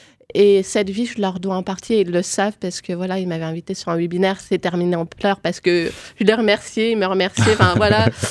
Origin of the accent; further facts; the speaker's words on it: Épinal, Grand Est, France; parce que je viens d'Épinal, donc tous les jours à Nancy pour mes études